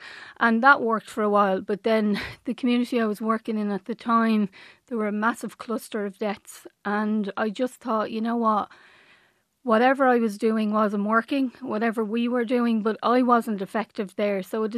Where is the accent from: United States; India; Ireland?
Ireland; Dublin, Leinster; I grew up in Dublin's North Inner City